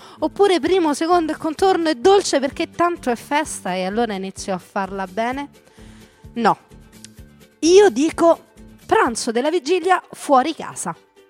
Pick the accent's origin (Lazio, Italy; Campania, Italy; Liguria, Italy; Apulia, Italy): Lazio, Italy; Rome; siamo romani